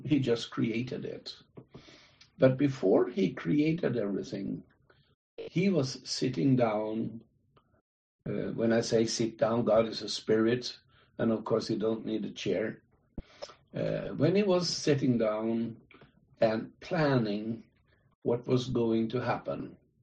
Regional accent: Norway; English is a second language; from Norway, and I'm so thankful to the Lord for him to lead and guide my life

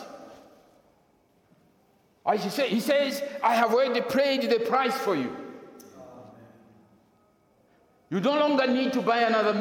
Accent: Malawi; I remember in the year 1987, in my home country, I personally had arthritis and was met with three physicians, Dr. Meshek from Egypt, Dr. Friend from London, and Jack Wirima from Malawi, one of the best doctors we have in Malawi.

